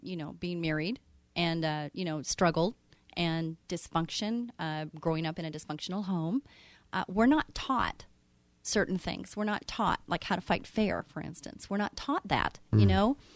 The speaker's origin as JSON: {"language": "English", "town": "Orange County", "region": "California", "country": "United States", "tie": "born or raised there", "said": "I grew up in Orange County, so I love that place."}